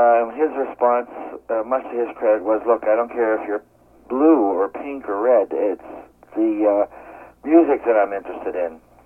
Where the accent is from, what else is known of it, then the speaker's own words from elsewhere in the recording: Pittsburgh, Pennsylvania, United States; now in New York, United States; I was born and raised in Pittsburgh, you see, and I graduated from Carnegie Institute there with the bachelor's.